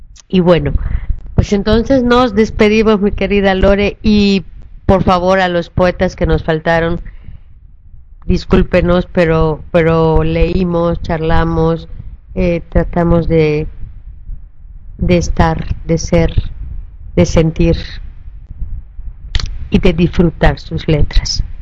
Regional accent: Mérida, Yucatán, Mexico; de aquí, de donde yo soy, de Mérida

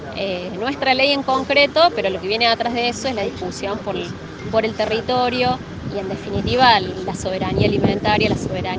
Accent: Córdoba, Argentina; Otro en la zona de la que yo soy, del departamento de Río Seco.

